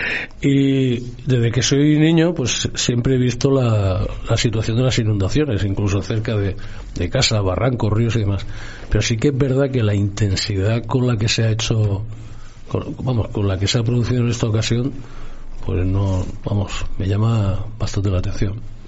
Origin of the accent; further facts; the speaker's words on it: Alicante, Valencian Community, Spain; Yo soy alicantino